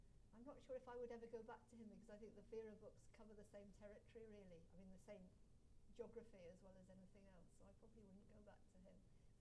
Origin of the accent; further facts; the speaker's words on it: South West England, United Kingdom; I come from North Devon, and that's a bit the case.